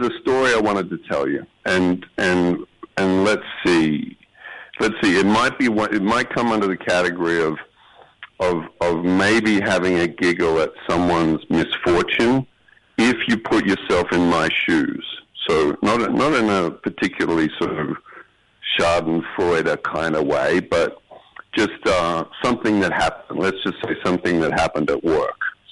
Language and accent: English; Queensland, Australia; moved away as an adult; also born or lived in Sydney; now in New York, United States; I grew up in the north, actually. I grew up in Queensland, what we call Queensland, okay. And it's a bit warmer there. And then most of my kind of adult life, I was in Sydney. Up until I moved to New York about 13 years ago.